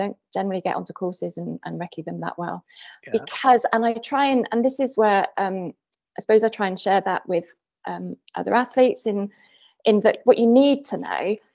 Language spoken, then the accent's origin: English; Swansea, Wales, United Kingdom; You know, I'm from Swansea in Wales originally